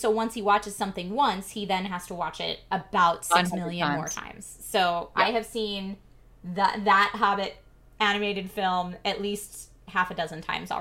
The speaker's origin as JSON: {"language": "English", "town": "Philadelphia", "region": "Pennsylvania", "country": "United States", "tie": "born or raised there", "said": "I mean, I grew up in Philly, and it was definitely not a dainty for F's sake."}